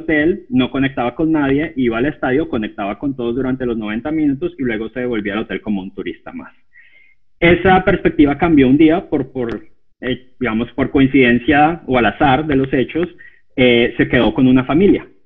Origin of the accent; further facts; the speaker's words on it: Colombia; yo soy colombiano y yo me fui con mi padre al Mundial de Brasil 2014